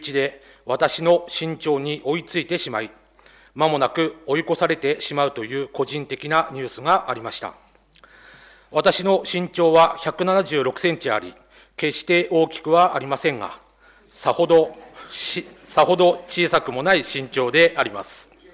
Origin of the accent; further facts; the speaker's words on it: Wakinosawa, Aomori, Japan; 私の出身地域である脇野沢地区では、冬の恒例行事であるタラのバトリが実施されました